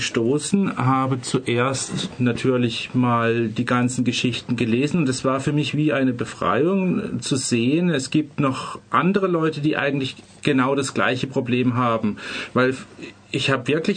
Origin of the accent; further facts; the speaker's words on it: Lörrach, Baden-Württemberg, Germany; ich bin aufgewachsen in Lörrach und das ist ja jetzt auch nicht gerade die kosmopolitischste Stadt und war halt auch ein sehr konservatives Umfeld.